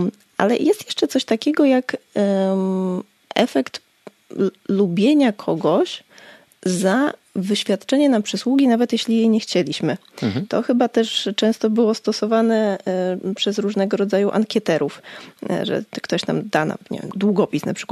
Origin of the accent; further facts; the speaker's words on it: Skarżysko-Kamienna, Świętokrzyskie Voivodeship, Poland; Ja jestem ze Skarżyska Kamiennej.